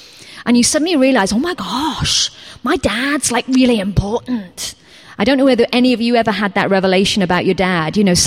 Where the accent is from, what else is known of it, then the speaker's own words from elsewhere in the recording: Middlesbrough, North East England, United Kingdom; I was a girl from Middlesbrough in the northeast of England.